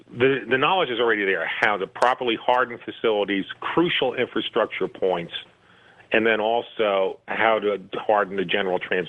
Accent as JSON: {"language": "English", "region": "New Jersey", "country": "United States", "tie": "born or raised there", "said": "since I grew up in Jersey"}